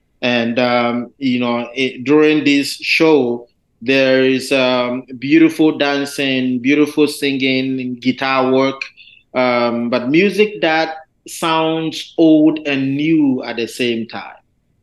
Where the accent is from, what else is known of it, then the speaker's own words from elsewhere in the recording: Kokrobite, Greater Accra, Ghana; my hometown, Kokrobite, where I grew up.